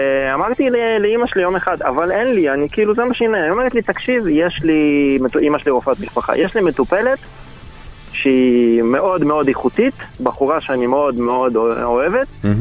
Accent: Ukraine; now in Israel; אני עליתי מאוקראינה לפני המון המון שנים, אפילו יותר מ-10 שנים

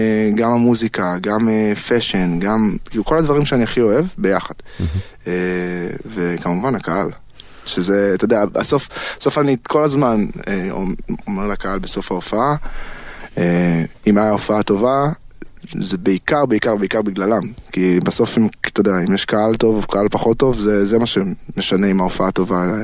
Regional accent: Neve Monosson, Tel Aviv District, Israel; וואי, הרבה זמן לא הייתי במגרש בנווה מונסון, אבל כן, שם גדלתי.

